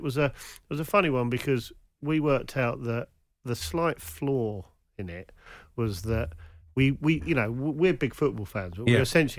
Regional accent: South East England, United Kingdom; I'm from Kent nearby, so I didn't have a lot of choice on that one.

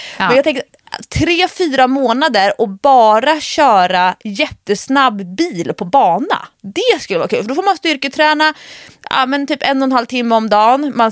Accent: Stockholm, Stockholm County, Sweden; om man typ ska bila, ja, men bila till Skåne eller upp till Åre som stockholmare

